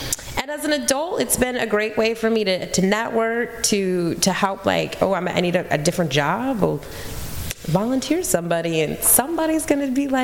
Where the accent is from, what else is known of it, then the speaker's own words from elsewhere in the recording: Portland, Oregon, United States; I'm from Portland in the 90s. That was, like, the motto, you know?